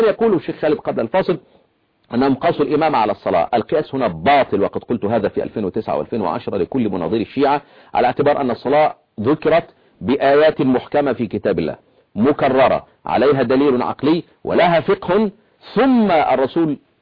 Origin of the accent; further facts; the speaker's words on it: Egypt; هي كلمه ونصف كما يقال عندنا في مصر